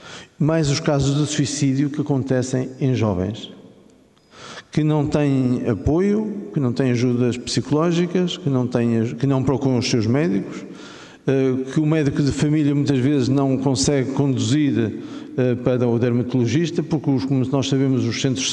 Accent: Porto, Portugal; como somos urbanos, eu sou do Porto

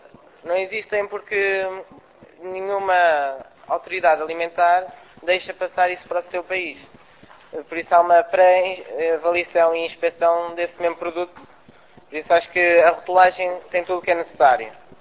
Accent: Viseu, Portugal; sou de Viseu

